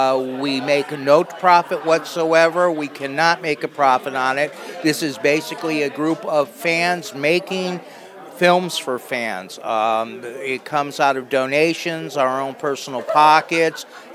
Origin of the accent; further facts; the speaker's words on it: Charlotte, North Carolina, United States; I'm from Charlotte, North Carolina.